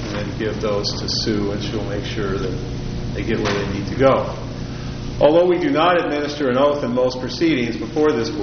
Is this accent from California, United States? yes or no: yes; Bishop, California, United States; I'm from Bishop, and I'm the chairman.